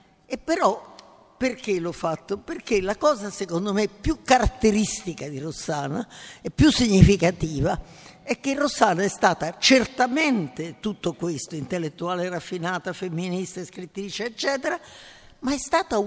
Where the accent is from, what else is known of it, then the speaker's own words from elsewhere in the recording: Rome, Lazio, Italy; io sono romana e noi abbiamo sempre guardato a Milano come l'altro da sé